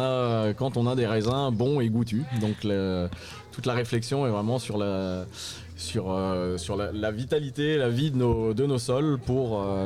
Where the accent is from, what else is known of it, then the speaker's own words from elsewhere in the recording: Colmar, Grand Est, France; Je viens de Colmar, d'Alsace, oui, j'ai quelques kilomètres de l'autre côté de la France, en face.